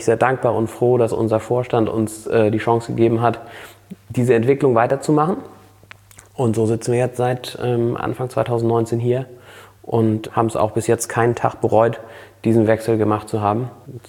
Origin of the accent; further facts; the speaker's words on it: Flensburg, Schleswig-Holstein, Germany; Und Flensburg ist meine Geburtsstadt. Eine ganz besondere Stadt und auch absolut, das ist Heimat hier, Flensburg.